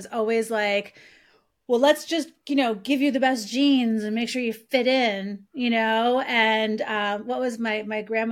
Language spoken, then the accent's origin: English; Long Island, New York, United States; I grew up on Long Island.